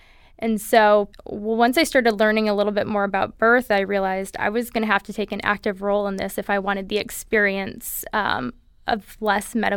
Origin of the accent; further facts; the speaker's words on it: Holland, Michigan, United States; now in California, United States; I grew up in Michigan, in Holland, Michigan, on the west side of the state, and we moved out to California about 7 years ago.